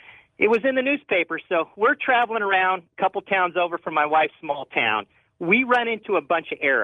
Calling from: Blackhawk, California, United States; I'm calling from Blackhawk, California.

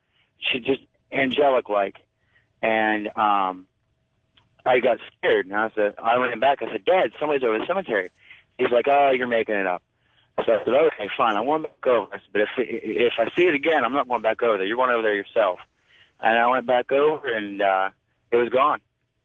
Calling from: San Antonio, Texas, United States; I'm calling from San Antonio, Texas.

